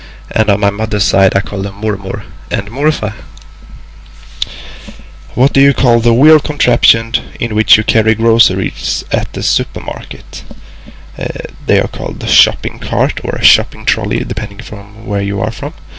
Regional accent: Alingsås, Västra Götaland, Sweden; English is a second language; also born or lived in Gothenburg; I'm from Alingsås, Sweden, but I was born in Gothenburg.

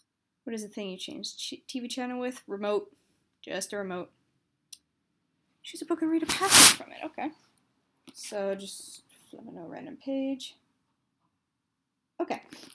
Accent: Canada; I am from Canada. You're welcome to guess where.

